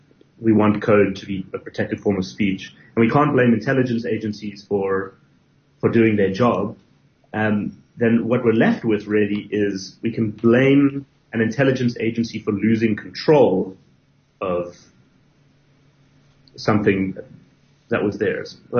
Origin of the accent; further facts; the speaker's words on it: South Africa; as a South African citizen, I want the South African law enforcement or intelligence agencies to be able to do their mission.